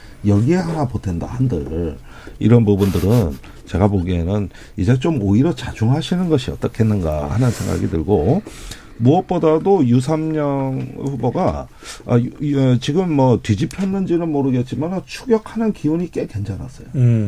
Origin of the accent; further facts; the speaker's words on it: Chungcheong, South Korea; 제 고향은 아니에요. 물론 충청도 사람이긴 하지만